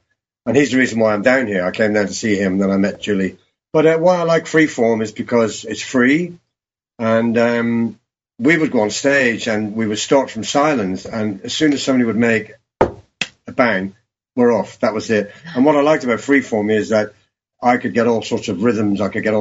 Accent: Dublin, Leinster, Ireland; I was born in Dublin, and we lived in a one-up, one-down terrace cottage with three beds in the bedroom, the boys, the girls, and then my parents were in the other bed.

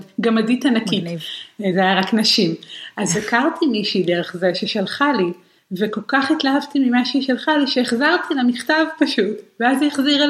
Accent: Jerusalem, Jerusalem District, Israel; now in Netherlands; אני מגיעה מירושלים, זה באמת הבדל מאוד מאוד מאוד גדול, גם זה מאוד מעסיק אותי זה שאני מגיעה מהרי ירושלים והגעתי לשפלה כאן בהולנד

